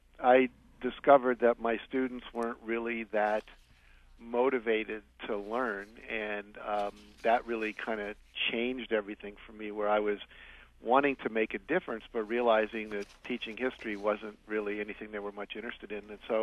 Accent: Wheeling, West Virginia, United States; Well, I was raised primarily in Wheeling, West Virginia

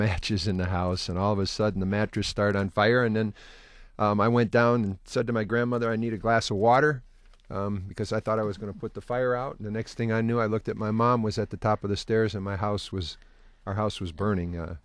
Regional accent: Lorain, Ohio, United States; born there; Well, Jack, I was born in Lorain, Ohio

